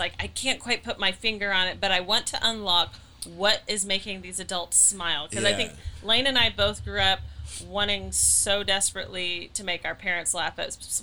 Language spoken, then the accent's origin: English; Texas, United States; growing up in North Texas, it was not uncommon for me to have friends that weren't allowed to watch certain shows.